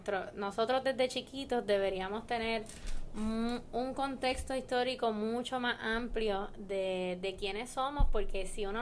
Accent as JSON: {"language": "Spanish", "country": "Puerto Rico", "said": "por lo menos en comida nosotros sabemos que somos boricuas"}